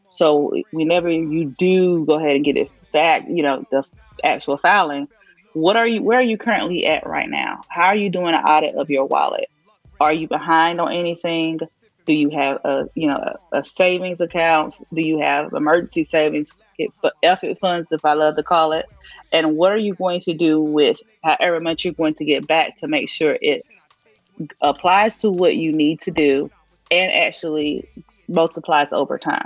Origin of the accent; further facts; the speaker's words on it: South Carolina, United States; I'm from South Carolina, so I got family out there